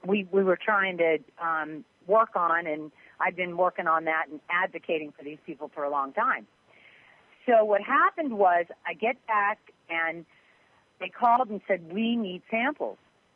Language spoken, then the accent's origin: English; California, United States; I grew up in California.